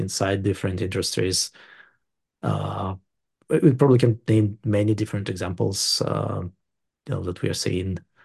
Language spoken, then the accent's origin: English; Ukraine; my home country, Ukraine